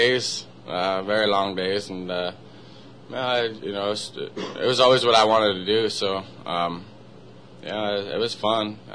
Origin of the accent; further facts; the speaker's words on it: New York, United States; Upstate New York. Just outside of Albany, about 30 miles south of Saratoga.